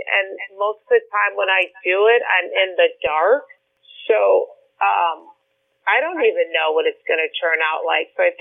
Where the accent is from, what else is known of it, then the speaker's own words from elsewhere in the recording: Wilmette, Illinois, United States; So I'm from Wilmette, Illinois.